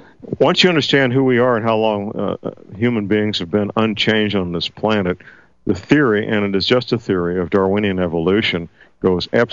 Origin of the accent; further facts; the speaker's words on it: Missouri, United States; And Helen from my home state of Missouri.